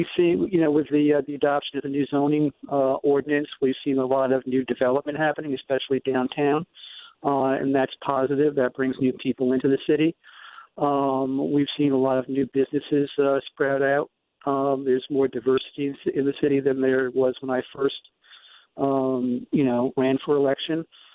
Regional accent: New York, United States; now in Albany, United States; I'm not originally an Albanian. I came up from New York.

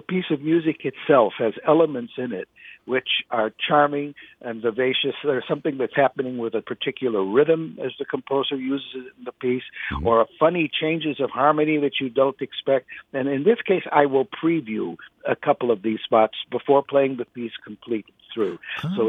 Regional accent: Chicago, Illinois, United States; Yeah, my father was a string bass player. Mm. I grew up in Chicago, and he was in the Chicago Symphony Orchestra

